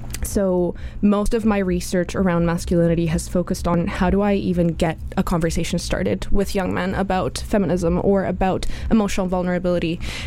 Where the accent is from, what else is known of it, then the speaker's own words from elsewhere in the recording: Bogotá, Colombia; moved away as an adult; I am originally from Bogota, Colombia, so I've been here for about 6 years now.